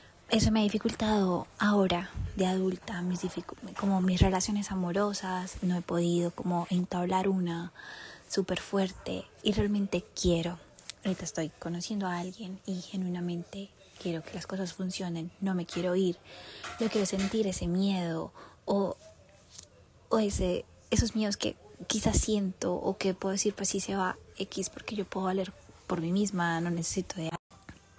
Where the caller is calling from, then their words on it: Colombia; soy de Colombia y tengo una pregunta.